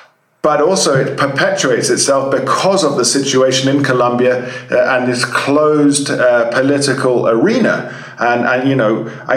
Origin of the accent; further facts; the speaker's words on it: England, United Kingdom; But, you know, as an Englishman myself, it's like, well, hang on a second, what is needed?